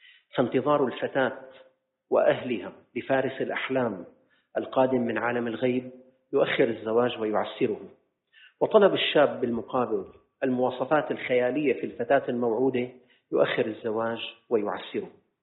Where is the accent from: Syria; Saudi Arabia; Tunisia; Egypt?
Syria; صارت مشاريع عندنا بسوريا عامة